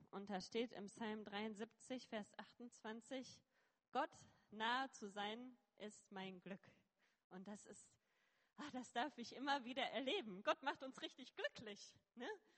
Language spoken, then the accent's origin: German; Lüdenscheid, North Rhine-Westphalia, Germany; moved away as an adult; now in India; ich komme ursprünglich aus dem Sauerland, aus Lüdenscheid und ich bin mit 19 nach Indien gegangen